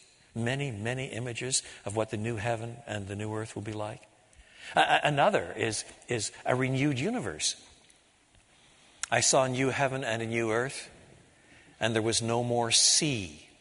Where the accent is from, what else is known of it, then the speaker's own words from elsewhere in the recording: Canada; I was brought up in Canada, but all of my literature and background and so on was from this side of the Atlantic. And on top of that, my parents were both born here.